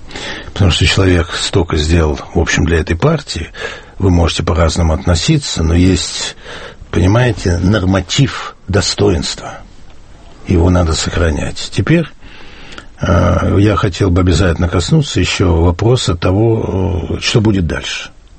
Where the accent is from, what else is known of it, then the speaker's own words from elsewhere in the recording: Saint Petersburg, Russia; я вообще коренной питерец, вариант питерца на Москву – это вариант роковой вдвойне